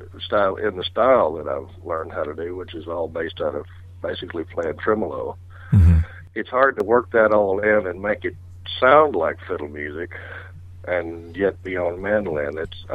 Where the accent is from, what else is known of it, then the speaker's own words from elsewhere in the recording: Mississippi, United States; the guys that played fiddles down around where I grew up around in Mississippi played